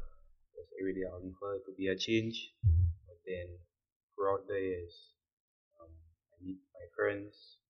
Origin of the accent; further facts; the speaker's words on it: Babonneau, St. Lucia; From Babono.